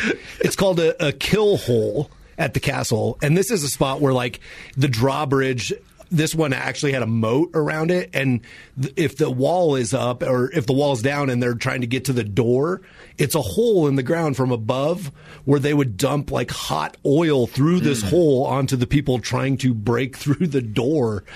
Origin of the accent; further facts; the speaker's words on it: Colorado, United States; "Well, we're from Colorado."